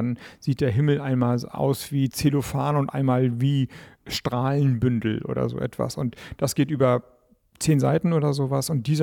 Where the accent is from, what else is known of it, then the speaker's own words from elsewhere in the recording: Schleswig-Holstein, Germany; ich komme ja aus Schleswig-Holstein, da gibt es nicht so viele Wälder, aber Strand haben wir.